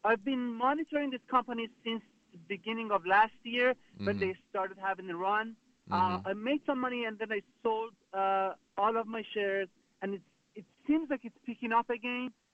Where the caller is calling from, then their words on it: New York, United States; Yes, I'm calling from New York.